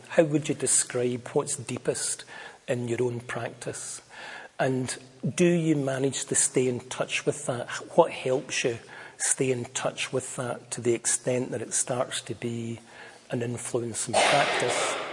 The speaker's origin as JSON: {"language": "English", "region": "Scotland", "country": "United Kingdom", "said": "I'm Scottish enough to express my irritation freely and easily."}